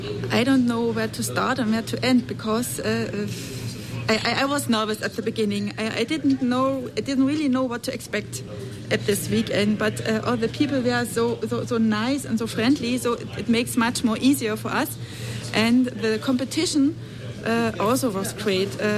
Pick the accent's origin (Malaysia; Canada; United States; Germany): Germany; DLA-DYL. I come from Germany